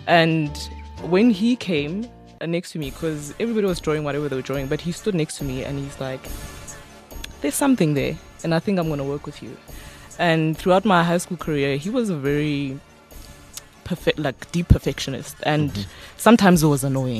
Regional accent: Pretoria, Gauteng, South Africa; So I'm from Harangua.

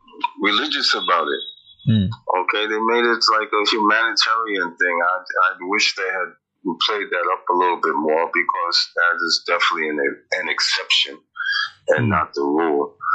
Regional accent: Pakistan; Yeah, because we're Pakistani.

